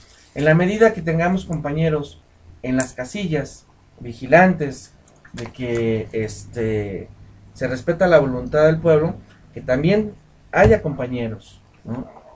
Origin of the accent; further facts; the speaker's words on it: Nicolás Romero, State of Mexico, Mexico; les platico un caso de donde soy, Nicolás Romero